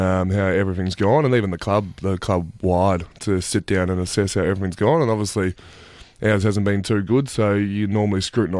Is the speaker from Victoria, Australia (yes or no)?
yes; Ormond, Victoria, Australia; Went back to my hometown in Ormond.